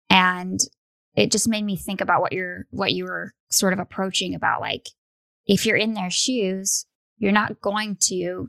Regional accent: United States; for me as an American, growing up American my whole life, I never understood that until I was an adult.

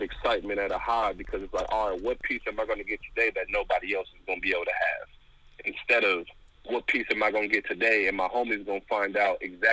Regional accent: California, United States; Like, growing up in California, the climate there was always individuality

